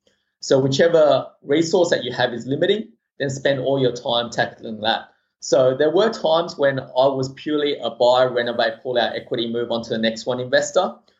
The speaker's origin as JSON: {"language": "English", "town": "Sydney", "region": "New South Wales", "country": "Australia", "tie": "born or raised there", "said": "So most of the time, I mean, funnily enough, when I came to Australia, I grew up in Eastwood. And those of your listeners from Sydney would know that Eastwood at the moment is a very Asian, Korean, Chinese community."}